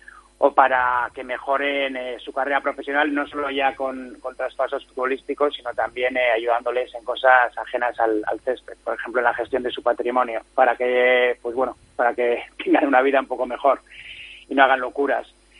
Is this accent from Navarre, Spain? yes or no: no; Bilbao, Basque Country, Spain; simplemente lo hice porque soy de Bilbao y no quería ningún conflicto aquí